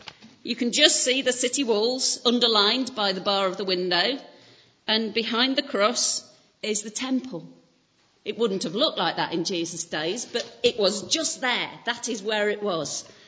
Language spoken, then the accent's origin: English; United Kingdom; We are British, after all. It's what we do, isn't it?